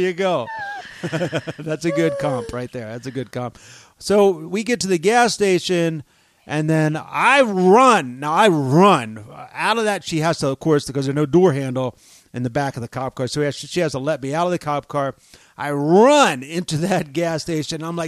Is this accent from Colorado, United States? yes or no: yes; Denver, Colorado, United States; I'm a teacher from Denver.